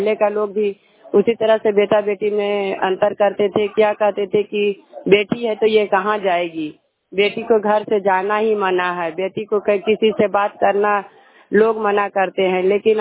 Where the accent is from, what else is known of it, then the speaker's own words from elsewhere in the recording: Mahabadpur, Bihar, India; मैं महाबादपुर के रहने वाली हूँ